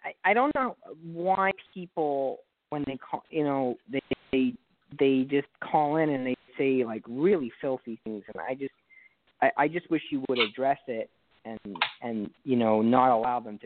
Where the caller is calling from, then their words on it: North Bergen, New Jersey, United States; New Jersey, North Bergen to be exact.